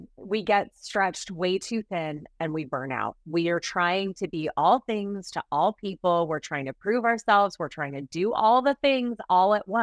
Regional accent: California, United States; You know, I'm from Southern California.

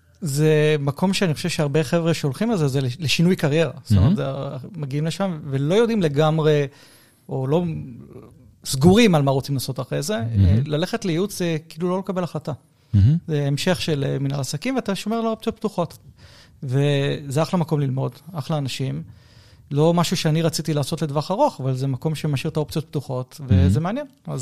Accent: Tel Aviv, Tel Aviv District, Israel; also born or lived in United States; לדייק, אני חצי מתל אביב, כי נולדתי בארצות הברית וגדלתי חצי בארצות הברית

